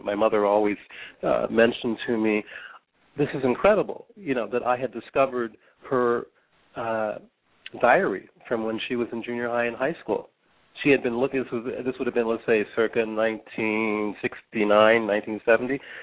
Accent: Los Angeles, California, United States; As a youngster growing up in Los Angeles, I had an opportunity to do a chore in the weekends by my mom

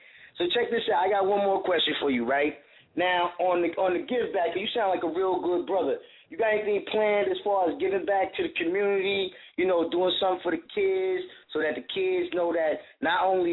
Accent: Alabama, United States; Yeah, I'm from Alabama. I understand.

